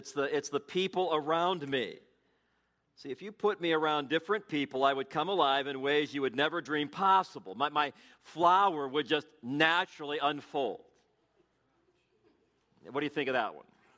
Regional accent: Ireland; And I'm also Irish, and I used to have red hair.

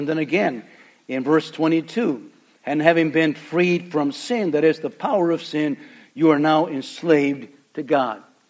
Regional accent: Calexico, California, United States; See, we came from Calexico. Calexico is a little town way in the south of the, you know, Southern California, right in the border. It's like, you know, it's 120 degrees in August down there.

